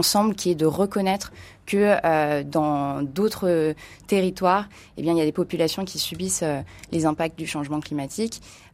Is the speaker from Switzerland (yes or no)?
no; France; Donc voilà, en tant que Français, on peut aussi demander à notre État